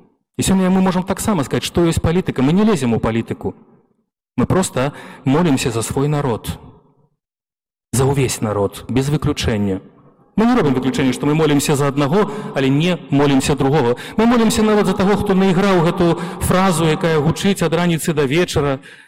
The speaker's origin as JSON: {"language": "Ukrainian", "country": "Belarus", "said": "наскільки ми великі люди, ми білоруси."}